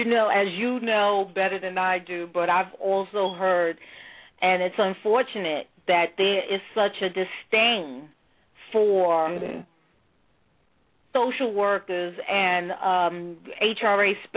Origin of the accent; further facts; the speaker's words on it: Brooklyn, New York, United States; especially like my friends that I grew up in Crown Heights with know that I've returned to the community.